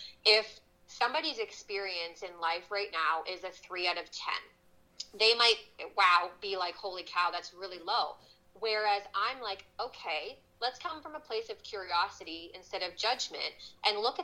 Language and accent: English; Sackville, New Brunswick, Canada; moved away as an adult; also born or lived in Toronto, Canada; So I am from the East Coast. I'm from Sackville, New Brunswick originally. And at the wonderful, beautiful age of 18, I moved to Ontario, right smack in the middle of Toronto, right downtown.